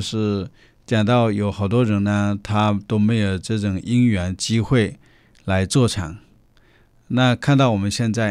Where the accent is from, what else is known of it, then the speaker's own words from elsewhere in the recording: China; 我们中国人呢是最幸运的，佛教诞生印度，发展于中国